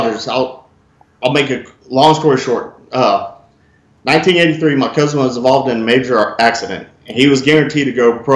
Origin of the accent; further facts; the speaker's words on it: Magnolia, Texas, United States; I grew up out actually kind of the same area, Magnolia area, Tomball area